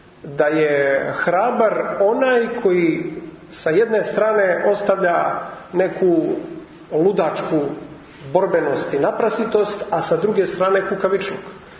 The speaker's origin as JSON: {"language": "Serbian", "country": "Montenegro", "said": "kod nas u Crnoj Gori"}